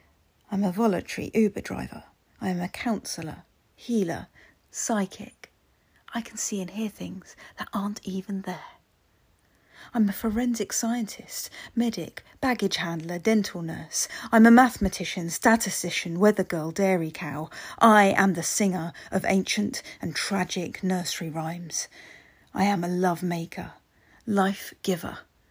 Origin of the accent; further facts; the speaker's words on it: South East England, United Kingdom; and I'm from Hampshire in the UK.